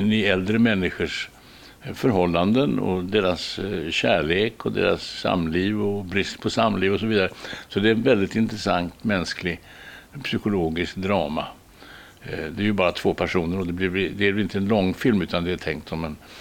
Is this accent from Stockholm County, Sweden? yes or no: yes; Stockholm, Stockholm County, Sweden; now in London, United Kingdom; Så jag är ju stockholmare och svensk på det sättet. Men det är klart, jag har ju bott in mig här, så jag känner mig ganska hemma här. Det gör jag ju. Men jag känner mig inte som någon londoner eller någon engelsman.